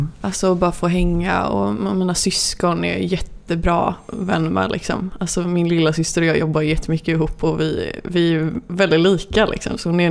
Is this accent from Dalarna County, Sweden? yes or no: no; Kortedala, Västra Götaland County, Sweden; Jag är från Kortedala, ja.